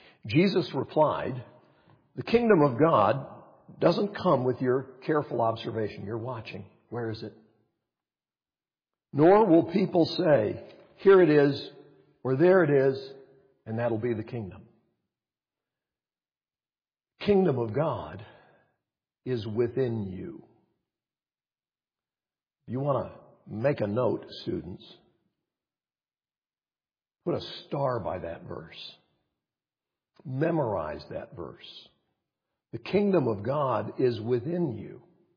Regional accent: United States; no matter where I travel on this planet, I'm still an American.

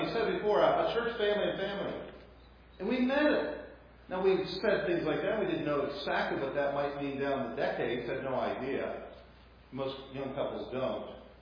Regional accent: Colorado, United States

